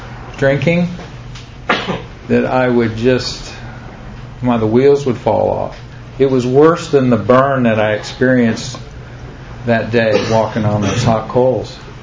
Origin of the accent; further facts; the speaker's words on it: Orlando, Florida, United States; also born or lived in Daytona Beach; But I was born on December 30th in 1954 in Daytona Beach. So I'm a native Floridian. And moved to Orlando in 1958, but my dad carpooled from Daytona to Orlando for about 4 years before we ended up moving.